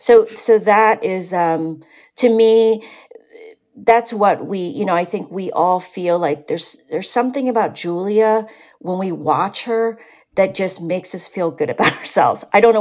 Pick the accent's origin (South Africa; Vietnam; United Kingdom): Vietnam; first language French/Vietnamese; English is a second language; now in United States; When we came from Vietnam, my mother, you know, we spoke French and Vietnamese. We did not speak English.